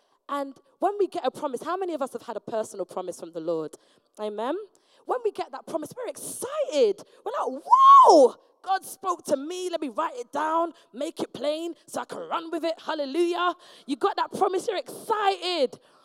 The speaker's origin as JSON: {"language": "English", "town": "Hackney", "region": "London", "country": "United Kingdom", "tie": "born or raised there", "said": "One-bedroom bungalow, similar to what I grew up in Hackney. It was like two-bedroom bungalow."}